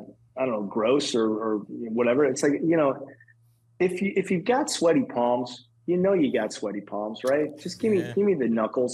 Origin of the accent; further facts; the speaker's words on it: Chicago, Illinois, United States; I'm a little bit ashamed to say as a Chicagoan, I've never been to McCacken before